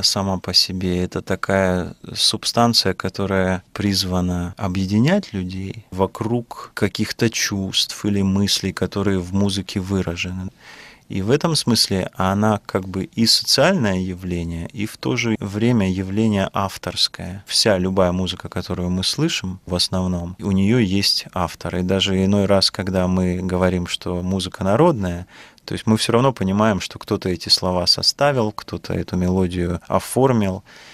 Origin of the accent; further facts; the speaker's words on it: Siberia, Russia; Да, я сибиряк.